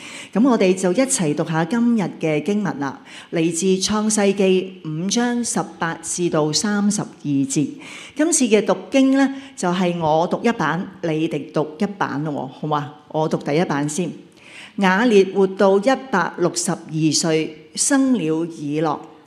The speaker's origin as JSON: {"language": "Cantonese", "country": "Hong Kong", "said": "呢一个岁数真系似乎仲比我哋香港人均寿命仲低"}